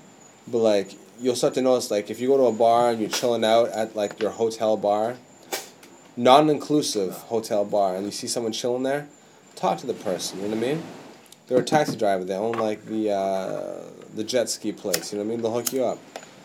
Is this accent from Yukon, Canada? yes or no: no; Sudbury, Ontario, Canada; I have to say, like, I grew up in Sudbury